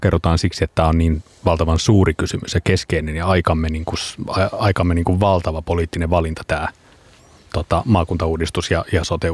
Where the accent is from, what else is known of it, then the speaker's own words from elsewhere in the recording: Porvoo, Uusimaa, Finland; Niin onkin, joo, mä oon porvoolainen.